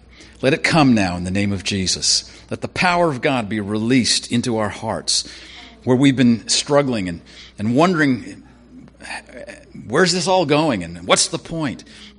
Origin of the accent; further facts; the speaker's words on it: Canada; I can't because I'm a Canadian.